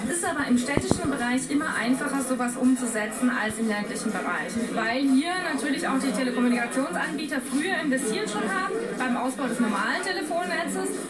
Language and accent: German; Coburg, Bavaria, Germany; ich komme aus Coburg und ich arbeite in Würzburg